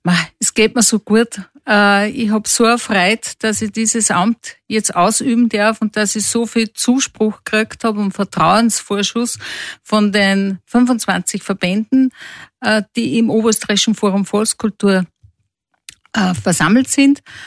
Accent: Weizenkirchen, Upper Austria, Austria; now in Dorfkirchen an der Bram, Austria; ich war auch im Kinselchor in Weizenkirchen, wo ich aufgewachsen bin, tätig, habe mitgesungen. Ja, und dann habe ich mir mein Goldhamm gestickt, 83, und dann bin ich ins Innviertel übersiedelt, nach Dorfkirchen an der Bram

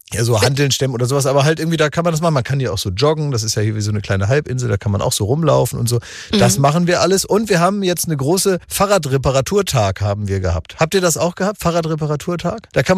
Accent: Oldenburg, Lower Saxony, Germany; Als Oldenburger Junge ist das natürlich so.

